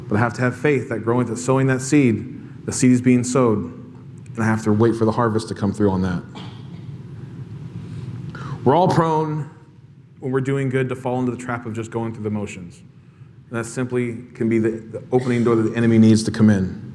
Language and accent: English; California, United States; I grew up in Southern California.